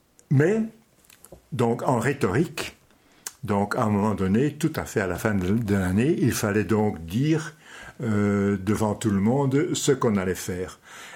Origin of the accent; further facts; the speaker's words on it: Nieuwpoort, West Flanders, Belgium; born there; Donc, je suis né à Nieuport, Nieuportville, ici. Pas Nieuport-Bain, mais Nieuport-Ville, dans la rue du Bateau, c'était Schepstraat à l'époque, les plaques étaient encore bilingues. Alors, dans une rue vraiment de pêcheurs